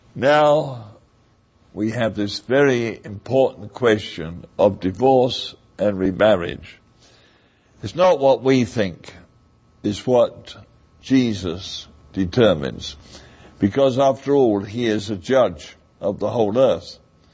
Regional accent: England, United Kingdom; now in United States; For example, I come from England. And we drive on the left-hand side of the road.

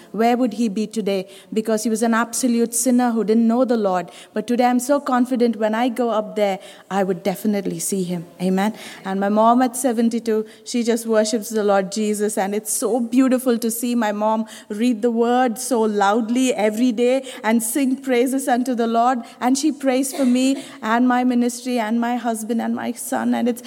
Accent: India; English is a second language; moved away as an adult; now in United Arab Emirates; I'm so fresh from India. People ask a lot of experience, and I didn't have any in the United Arab Emirates

